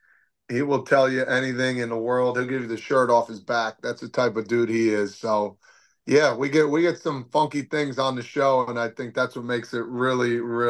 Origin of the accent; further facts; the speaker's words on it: Toms River, New Jersey, United States; I would say, hey, I'm actually from Tom's River.